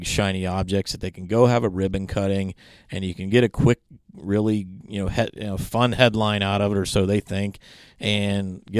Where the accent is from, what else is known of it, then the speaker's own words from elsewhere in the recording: Ohio, United States; I grew up in the Appalachian area of Ohio in a very poor county.